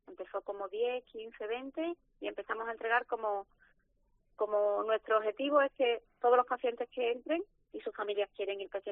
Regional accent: Seville, Andalusia, Spain; somos de Triana, mi madre era de Triana

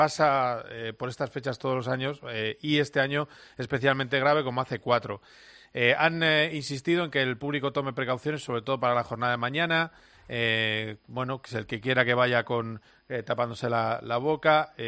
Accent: Spain; somos españoles todos

